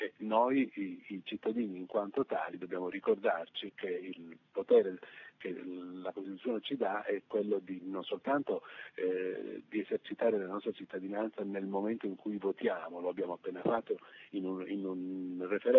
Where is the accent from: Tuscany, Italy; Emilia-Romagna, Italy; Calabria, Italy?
Calabria, Italy; born there; La differenza di trattamento fra i cittadini che so io della Toscana, dove io abito, e quelli della Calabria, dove io sono nato, è una differenza molto marcata.